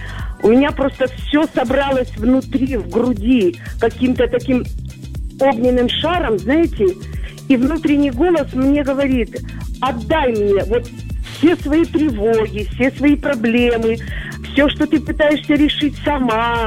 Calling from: Yalta, Crimea, Ukraine; Я из Ялты вам звоню.

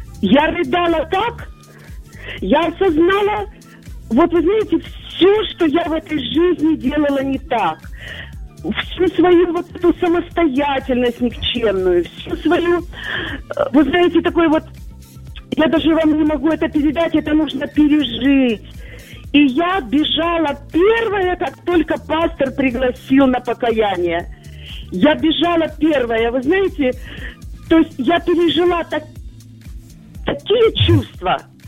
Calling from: Yalta, Crimea, Ukraine; Я из Ялты вам звоню.

